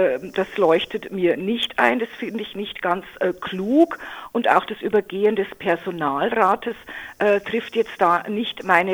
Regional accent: Bavaria, Germany; Ich komme aus der Oberpfalz

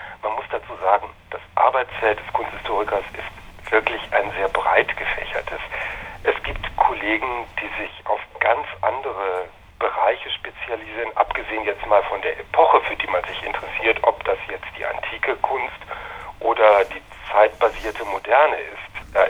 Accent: Aachen, North Rhine-Westphalia, Germany; also born or lived in Belgium; In Deutschland, in Aachen, grenznah, ein Kind der Grenzregion.

